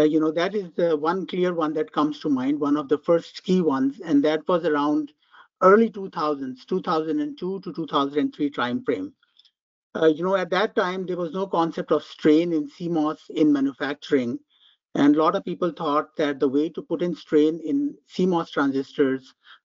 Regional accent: Pakistan; I grew up in Pakistan, and there were not many opportunities at that time

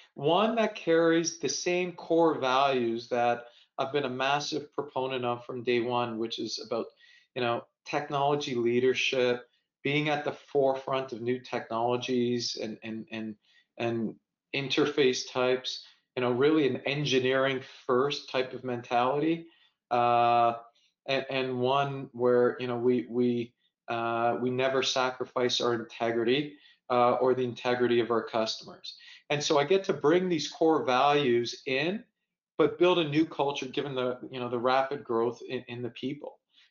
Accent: Canada; So I'm a Canadian, but with a lot of American friends.

